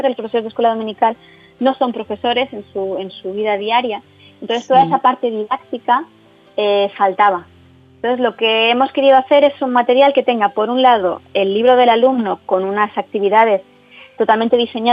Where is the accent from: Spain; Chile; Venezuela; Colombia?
Spain; Barcelona, Catalonia; now in Almería, Spain; he estado viviendo en Barcelona, soy de Barcelona de toda la vida y ahora estoy en Almería viviendo.